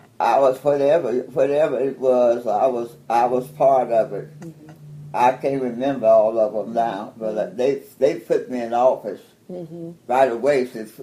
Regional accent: Kansas City, Missouri, United States; And I said, "Yes, I'm from Kansas City." I said, " … that's what it is."

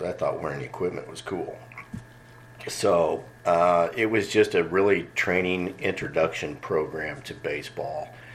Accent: Lee's Summit, Missouri, United States; I grew up in Lee Summit. Graduated from Lee Summit High School. Started my baseball playing and coaching career in Lee Summit.

